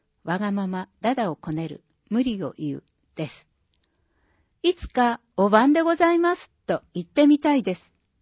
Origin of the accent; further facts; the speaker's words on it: Tottori, Japan; 鳥取県の海沿いの自宅の2階から海が見えるような環境で育ったので、夏は毎日海かプールです。